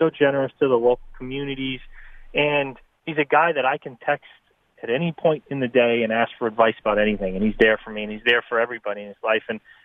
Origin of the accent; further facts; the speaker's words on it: Vermont, United States; Well, growing up in Vermont, I couldn't play golf for 6-7 months out of the year.